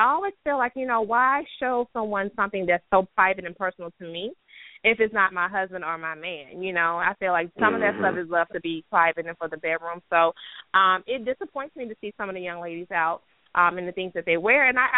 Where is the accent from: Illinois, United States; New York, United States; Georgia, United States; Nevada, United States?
Georgia, United States; Decatur; You know, I'm from here. I'm from Atlanta originally. I am a Georgia peach.